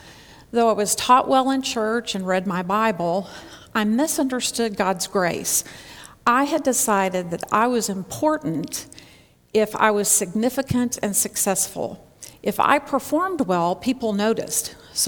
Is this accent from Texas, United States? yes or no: yes; Houston, Texas, United States; I'm from Houston, Texas. I'm a big city girl, and we do think that everything's bigger and better in Texas.